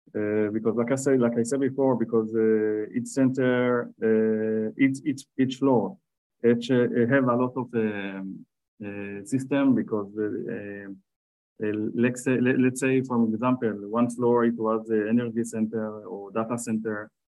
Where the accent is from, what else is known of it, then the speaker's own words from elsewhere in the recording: Tel Aviv, Tel Aviv District, Israel; English is a second language; I'm from Tel Aviv, Israel.